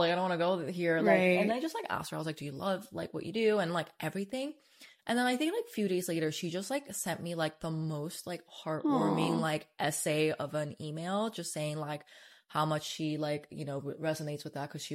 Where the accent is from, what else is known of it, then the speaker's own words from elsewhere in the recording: South Korea; I grew up in Korea